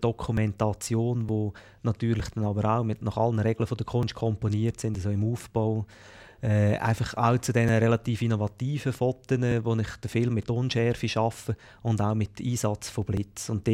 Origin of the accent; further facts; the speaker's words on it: Switzerland; Und da sind wir eigentlich als Schweizer oder in der Schweiz noch ein Entwicklungsland